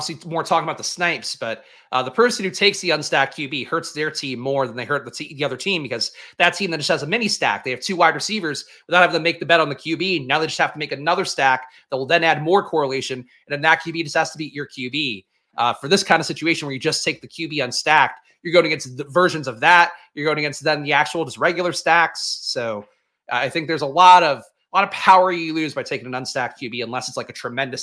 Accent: Bronx, New York, United States; because I grew up in the South Bronx

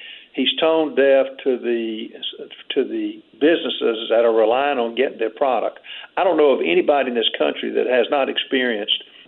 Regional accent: South Carolina, United States; South Carolina, my home state

